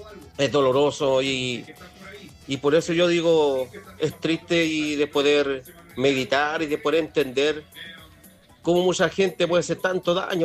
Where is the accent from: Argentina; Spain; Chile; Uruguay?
Chile; que nosotros como chilenos siempre estamos en ayuda.